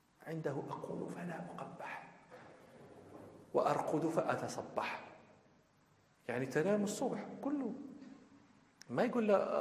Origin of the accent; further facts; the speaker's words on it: Morocco; عندنا في المغرب من لا ينادي ابنته إلا بللا